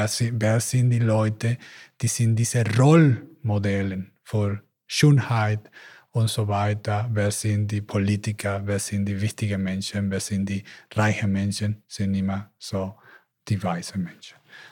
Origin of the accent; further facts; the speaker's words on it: Venezuela; German is a second language; aber ich komme aus Venezuela und für mich dieser strukturelle Rassismus sehr, sehr wichtig ist.